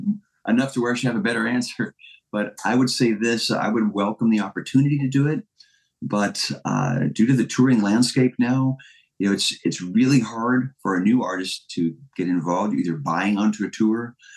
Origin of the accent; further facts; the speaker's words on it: Fairbanks, Alaska, United States; I was born in Fairbanks, Alaska, and the thriving musical metropolis, as it's well known for, not.